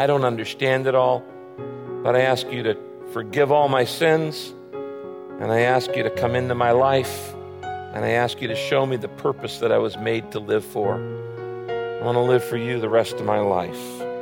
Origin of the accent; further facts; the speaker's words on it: Redwood Valley, California, United States; I grew up in a little town called Redwood Valley, not Redwood City, Redwood Valley, way up in the northern part of the state.